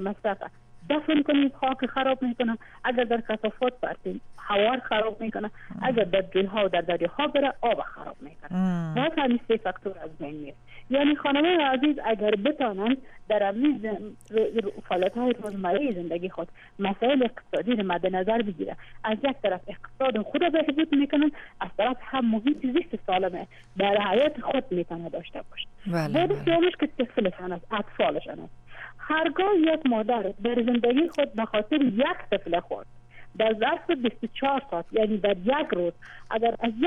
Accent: Mazar-i-Sharif, Balkh, Afghanistan; خصوصا در ولایت ما، اگر طبعا مرض رادیو شما در ولایت میشن، بعضی خانم ما در ولایت از سیماب استفاده میکنن

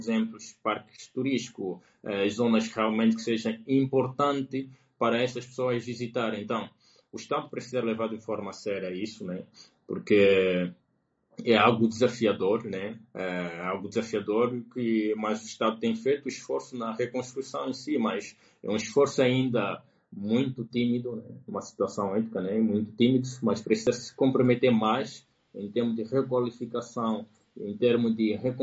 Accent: Angola; como angolano só em si, de que forma que eu poderia contribuir

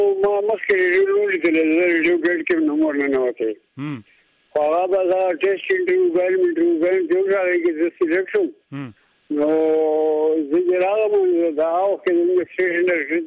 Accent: Peshawar, Khyber Pakhtunkhwa, Pakistan; زه په کال 1970 کې پیدا شوم او زموږ د کلی نام هغه مترا دا د ورسک روډ باندې یو کلی دی ورسک روډ باندې پېښور کې

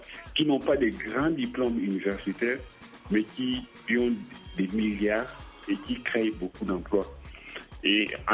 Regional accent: DR Congo; now in South Africa; je suis originaire du Congo-Kinshasa

